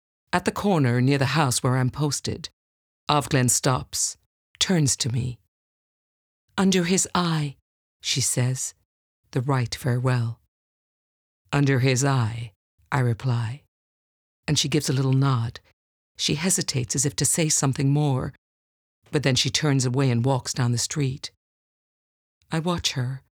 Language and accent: English; South Africa; now in Melbourne, Australia; I live in Melbourne, Australia, and I'm originally from South Africa.